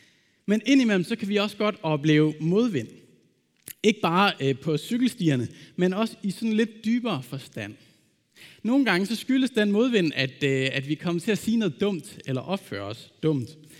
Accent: Ølgod, Region of Southern Denmark, Denmark; den menighed, jeg voksede op i Ølgod

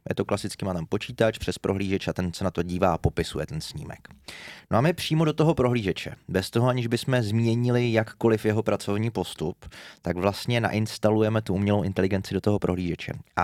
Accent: Ostrava, Moravian-Silesian Region, Czechia; accent: Ostrava dialect; Já jsem Ostravák a jsem hrdý na to, že jsem Ostravák.

